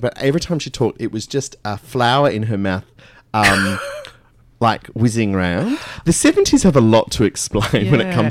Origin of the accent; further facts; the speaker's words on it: Carnegie, Victoria, Australia; from Carnegie. I'm very proud of being from Carnegie.